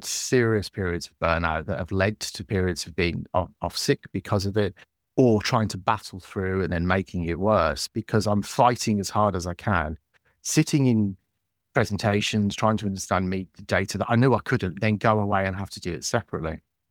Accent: Scotland, United Kingdom; now in England; because I was moving from Scotland down to England, I asked for a copy of all my medical records

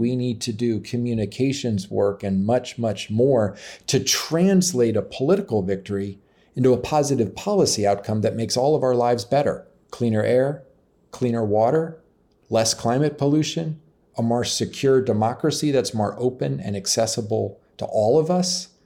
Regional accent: Colorado, United States; And in all manner of ways, I grew up in Colorado.

